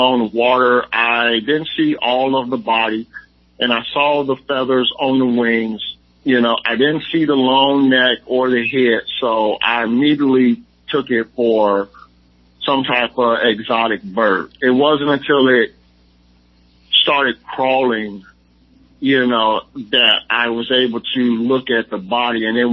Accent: Chicago, Illinois, United States; I grew up in Chicago.

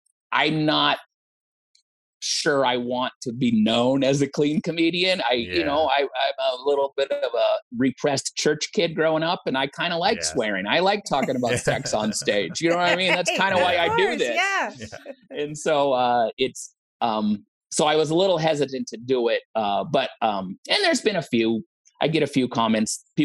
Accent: Olympia, Washington, United States; And I'm from Olympia, Washington.

